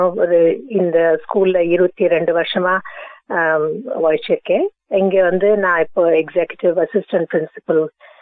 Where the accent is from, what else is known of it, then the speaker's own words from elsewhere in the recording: Delhi, India; also born or lived in Chennai; இந்தியால பிறந்தேன், சென்னையில. இன்ஃபேக்ட் சென்னையில பிறந்தேன். அப்போ அந்த காலத்துல மெட்ராஸ் சொல்லுவாங்க, இப்போ சென்னைன்னு மாறிட்டு. அங்க பிறந்தேன். வளர்ந்தது எல்லாம் வந்து டெல்லியில. ஸோ டெல்லியில தான் படிப்பு, ஸ்கூல் காலேஜ் எல்லாம் முடிச்சு அப்புறம் அங்கேருந்து கல்யாணம் ஆயிட்டு 1990ல நாங்கள் வந்து ஆஸ்திரேலியாவுக்கு